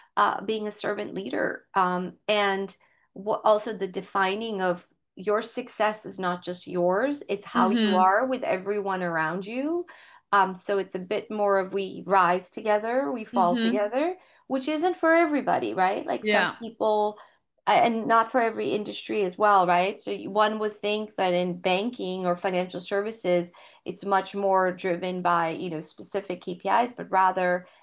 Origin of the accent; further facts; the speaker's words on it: Boston, Massachusetts, United States; also born or lived in India; And I was born in India, raised in Boston, moved when I was around 3 years old.